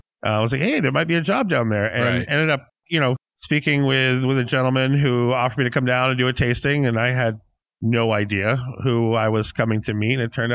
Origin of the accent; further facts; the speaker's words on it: Portland, Maine, United States; also born or lived in Boston; Well, I grew up in the Northeast. Family kind of split between Portland, Maine and Boston.